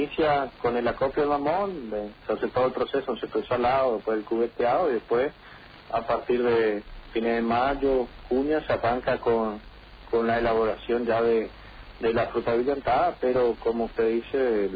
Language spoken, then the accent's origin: Spanish; Colonia Aurora, Misiones, Argentina; yo particularmente soy de Colonia Aurora.